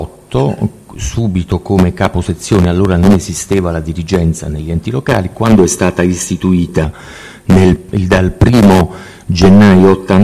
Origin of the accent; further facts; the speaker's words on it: Taranto, Apulia, Italy; born there; sono nato a Taranto il 23 settembre 52.